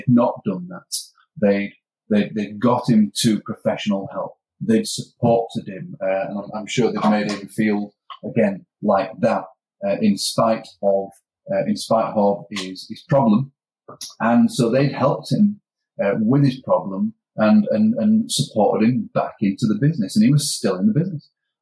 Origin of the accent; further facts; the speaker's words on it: Yorkshire and the Humber, United Kingdom; I'm a Yorkshireman. I'm tight.